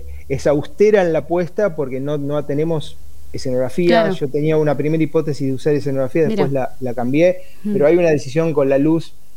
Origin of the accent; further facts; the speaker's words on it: Junín, Buenos Aires Province, Argentina; Yo soy de Junín, jugué allá.